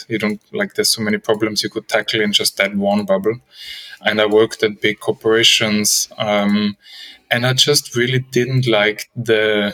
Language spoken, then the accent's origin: English; Austria; English is a second language; also born or lived in Gothenburg, Sweden; now in Sweden; Like you said, I'm originally from Austria. So a little bit myself in Europe, but I spent a good decade in Sweden, in Gothenburg.